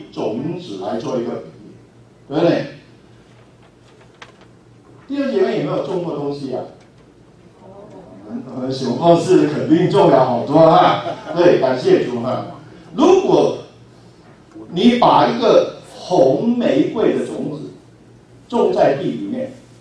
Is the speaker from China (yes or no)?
no; Malaysia; 因为我是从马来西亚来，马来西亚是回教国家